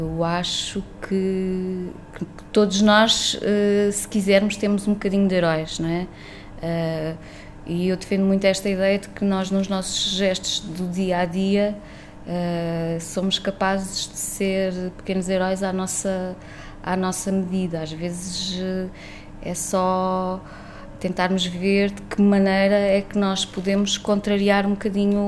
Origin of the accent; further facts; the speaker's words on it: Castelo de Vide, Portalegre, Portugal; sou de Castelo de Vide e trabalho aqui nas áreas artísticas